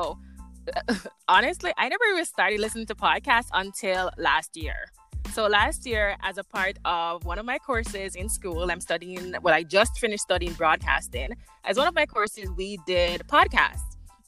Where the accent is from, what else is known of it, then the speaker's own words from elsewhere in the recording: Jamaica; now in Toronto, Canada; You may hear a little accent. I am originally from Jamaica, born and raised. I am now living in Toronto, Canada, where I have been for the last 6 years.